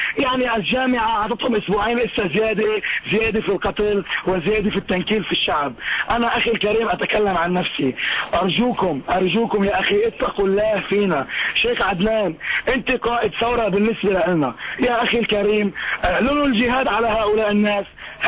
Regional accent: Syria; الأوضاع التي تحدث عندنا في سوريا

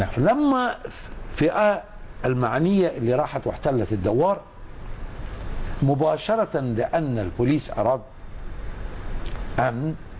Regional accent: Bahrain; يؤسفني أن أرى يحدث مثل هذا في بلدي البحرين

